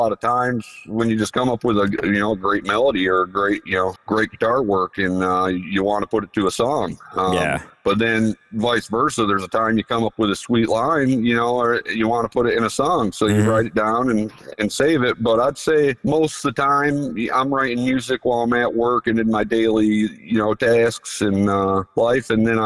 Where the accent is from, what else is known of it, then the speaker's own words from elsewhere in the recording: Michigan, United States; I like people in my home state to know that we're representing Michigan